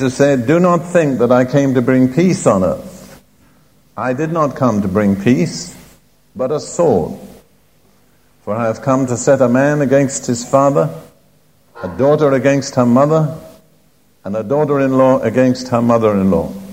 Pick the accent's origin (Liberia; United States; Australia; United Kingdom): United Kingdom; I grew up in the Anglican Church in Britain, and I was a member of it for the first part of my life.